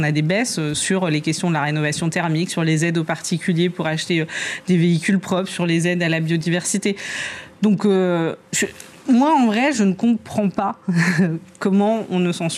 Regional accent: Auvergne-Rhône-Alpes, France; Moi, j'étais chez moi en Isère ce week-end

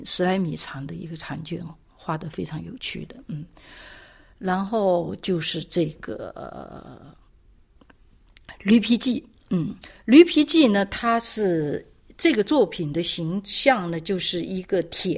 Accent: Fujian, China; 所以香港脚对我们福建人来说呢，就是谁都知道

